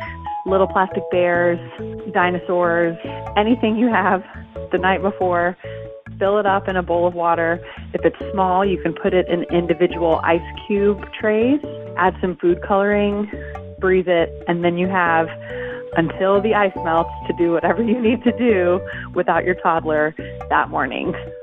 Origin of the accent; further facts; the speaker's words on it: New Orleans, Louisiana, United States; I'm from New Orleans, Louisiana.